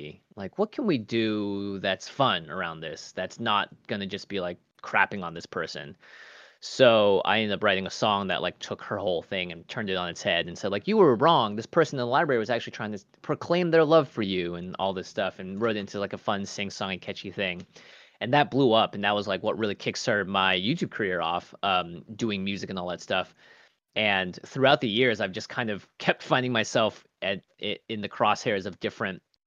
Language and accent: English; United States; For me particularly, right, I'm an American and I can best speak to things in America.